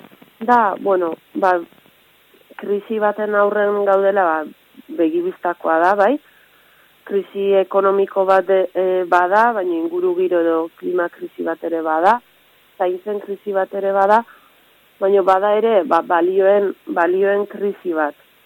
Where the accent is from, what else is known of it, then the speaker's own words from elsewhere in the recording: Leitza, Navarre, Spain; ni Leitzakoa naiz, ba, Leitzan